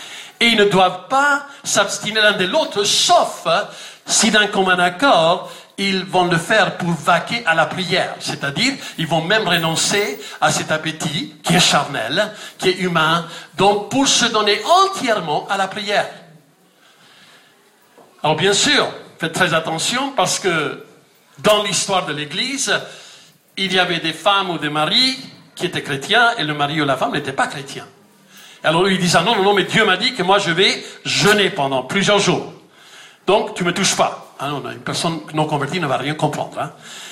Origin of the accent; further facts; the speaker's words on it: Mexico; French is a second language; Moi je me rappelle quand on était jeunes au Mexique. On était une quarantaine de jeunes dans le village dans lequel on a grandi.